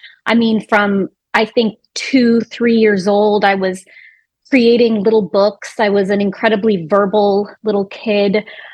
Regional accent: San Francisco, California, United States; moved away as an adult; now in Wisconsin, United States; I'm from San Francisco, California, where I currently am right now doing a kind of family visit writing residency, although I live in Wisconsin.

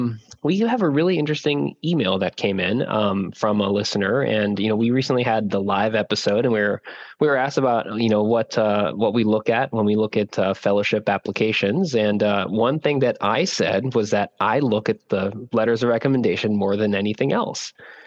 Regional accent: Florida, United States; I didn't have to do that growing up in Florida.

